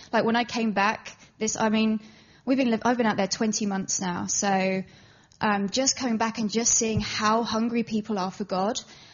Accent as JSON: {"language": "English", "region": "England", "country": "United Kingdom", "said": "As you can hear, I am actually English. Though people have told me I've got a little bit of a twang, but being married to an American, I'm going to pick up some of the accent."}